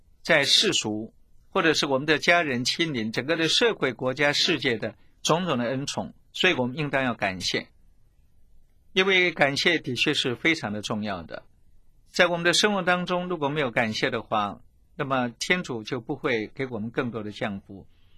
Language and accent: Chinese; China; 像我们中国人古时候呢